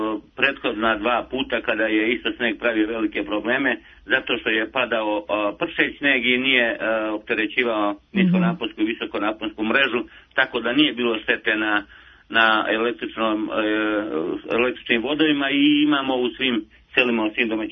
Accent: Nova Varoš, Zlatibor District, Serbia; born there; kada dođem u svoju opštinu. Obradujem se snegu, iako sam rođen na Zlataru i nikad nije bila Nova Varoš bez snega

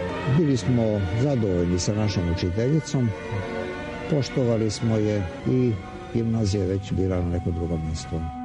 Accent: Belgrade, Serbia; born there; sam rođen u Zadarskoj ulici koja je odavde 100 metara udaljena. Tako da ovaj kraj mi je veoma drag i volim ga jako.

